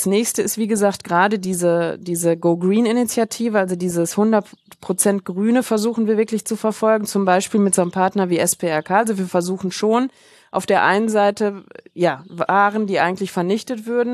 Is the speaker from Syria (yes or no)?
no; Germany; Wir sind halt Deutsche schon aus Deutschland